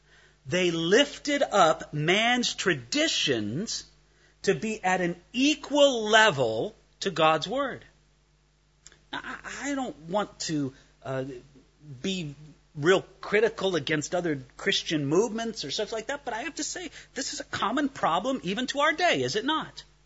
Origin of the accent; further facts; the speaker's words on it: California, United States; And good heavens, I come from Southern California, you know.